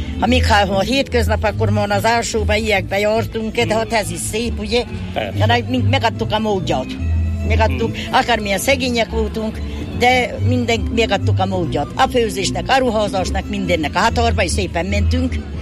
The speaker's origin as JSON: {"language": "Hungarian", "town": "Buják", "region": "Nógrád", "country": "Hungary", "said": "Igen, a Bujáki, ezt meg lehet különböztetni, mert mi palócok vagyunk."}